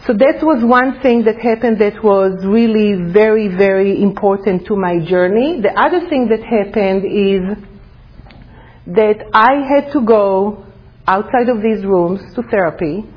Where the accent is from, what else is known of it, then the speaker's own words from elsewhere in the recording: Israel; So I grew up in Israel, but we never went to temple, there was no God.